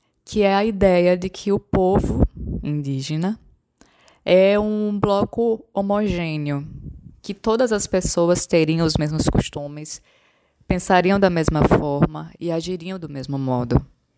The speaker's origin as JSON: {"language": "Portuguese", "town": "Natal", "region": "Rio Grande do Norte", "country": "Brazil", "tie": "born or raised there", "said": "Eu nasci e sempre vivi na cidade. Eu sou de Natal, Rio Grande do Norte."}